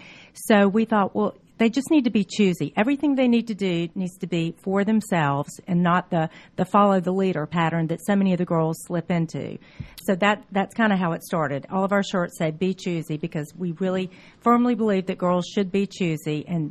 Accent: Atlanta, Georgia, United States; We try to do because we are from Atlanta, we try and do a lot of local kind of charitable events.

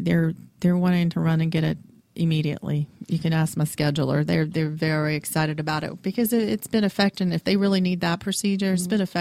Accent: Louisiana, United States; It's a I'm from Louisiana, you know.

